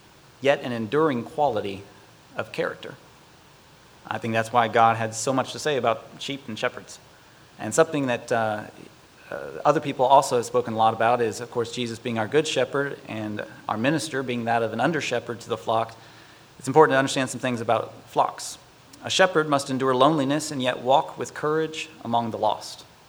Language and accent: English; St. Louis, Missouri, United States; born there; also born or lived in Texas; I was a missionary's kid. I was born in St. Louis. I spent time down in the Austin, Blanco area.